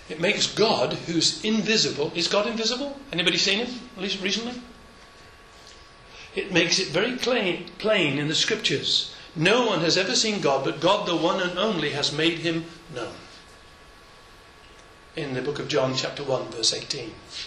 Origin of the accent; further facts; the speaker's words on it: England, United Kingdom; He's Dutch, I'm English.